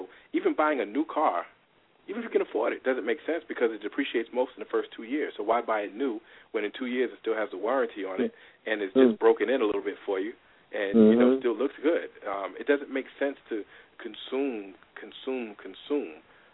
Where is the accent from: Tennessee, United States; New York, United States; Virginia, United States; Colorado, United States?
New York, United States; Brooklyn; Well, I mean, I grew up in East New York, Brooklyn, and I know people who know Brooklyn know that's probably the most economically depressed area in Brooklyn, if not in New York City.